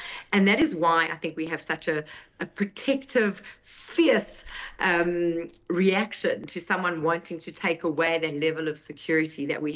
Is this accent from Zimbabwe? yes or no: no; South Africa; being Jewish is one thing, and then being South African on top of that, it's just compounded.